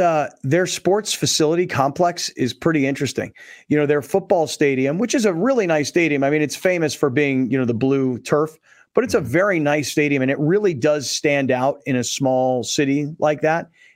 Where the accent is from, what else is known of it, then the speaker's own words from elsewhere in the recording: San Diego, California, United States; You know, I'm like, no, I'm not. Mm-hmm. I'm from San Diego.